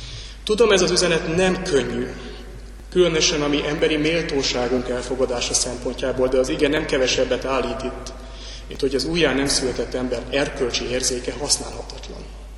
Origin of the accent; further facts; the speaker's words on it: Pest, Hungary; A szomszéd nem is lakott ott, Budapestről járt ki, csak a hétvégéket töltötte nálunk ott a főváros környékén.